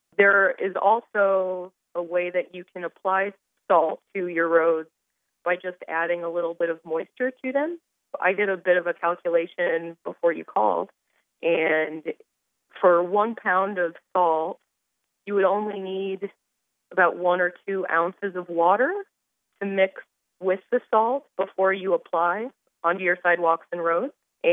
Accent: Iowa, United States; now in Miami, United States; Well, I've been a native Iowan my entire life. I was born and raised in Iowa. And so I've only been in Miami since August

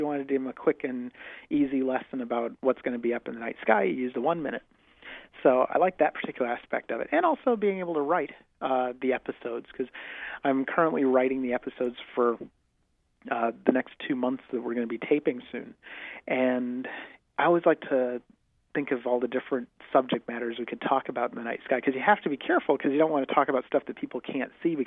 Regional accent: Miami, Florida, United States; I grew up in Miami, and the planetarium in Miami

